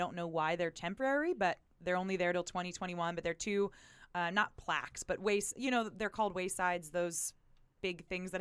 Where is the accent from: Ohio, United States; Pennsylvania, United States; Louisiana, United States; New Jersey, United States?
Pennsylvania, United States; My home state.